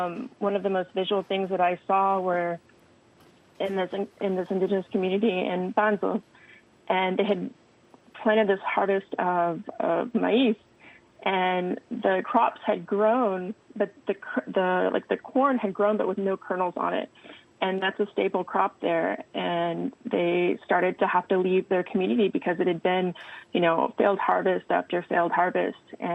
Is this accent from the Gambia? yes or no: no; Texas, United States; I'm a photojournalist from Texas, and I've spent the past decade documenting humanitarian crises in Latin America.